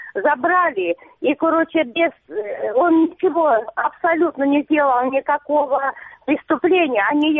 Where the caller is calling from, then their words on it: Sievierodonetsk, Luhansk Oblast, Ukraine; Добрый день, я с Северодонецка.